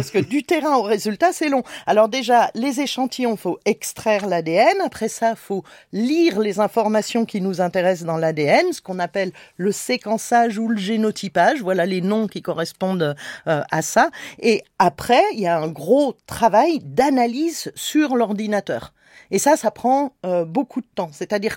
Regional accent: France; Et bien sûr, vous faites des banquets, parce que nous sommes français.

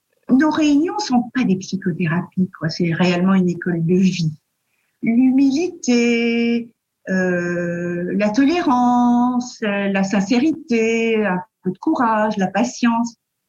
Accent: Brussels, Brussels-Capital Region, Belgium; il y a des amis de Bruxelles qui est ma ville natale, donc j'ai des amis d'enfance là-bas.

